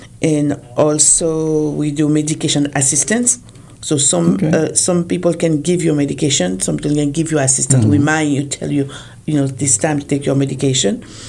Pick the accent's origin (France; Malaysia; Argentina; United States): France; Paris, Île-de-France; English is a second language; moved away as an adult; So my accent, Paris. I grew up in Paris. And my family from the Caribbean, but French Caribbean. And then okay. I'm from France. So I grew up there. My husband bring me here.